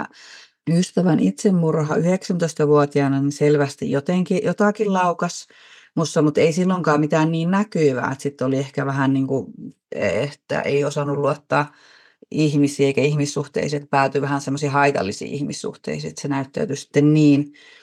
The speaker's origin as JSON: {"language": "Finnish", "town": "Gothenburg", "region": "Västra Götaland", "country": "Sweden", "tie": "born there", "said": "Synnyin suomalaisille vanhemmille Göteborgissa 80-luvulla ja lapsuus oli turvatonta ja hyvinkin traumaattista."}